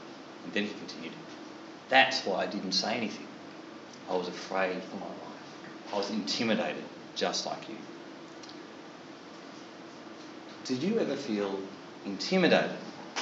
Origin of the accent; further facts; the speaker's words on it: Australia; born there; I was born in Australia.